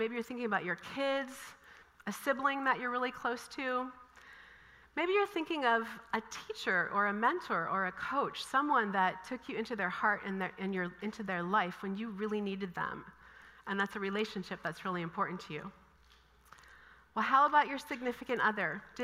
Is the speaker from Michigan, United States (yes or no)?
no; Minnesota, United States; Kind of funny, I'm from Minnesota, but I love warm weather.